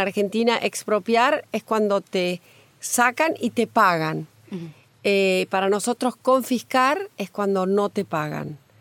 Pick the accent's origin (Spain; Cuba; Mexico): Cuba; Havana; born there; Mi padre era santiaguero, pero yo nací en La Habana. Y bastante mezcla tengo porque mi madre nació en la Argentina.